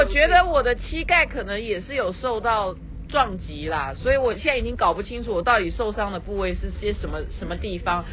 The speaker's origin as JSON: {"language": "Chinese", "country": "Taiwan", "said": "我们来自台湾"}